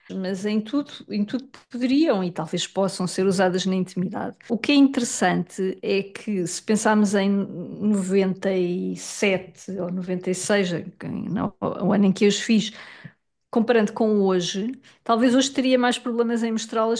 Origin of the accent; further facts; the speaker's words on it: Lisbon, Portugal; o facto de eu ser uma mulher artista, de Lisboa, que nasceu em Portugal, que veio de uma classe média